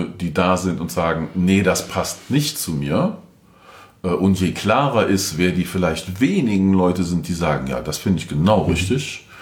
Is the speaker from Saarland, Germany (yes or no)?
no; Cologne, North Rhine-Westphalia, Germany; Also Spaß, ich komme aus dem Rheinland, nee, Köln.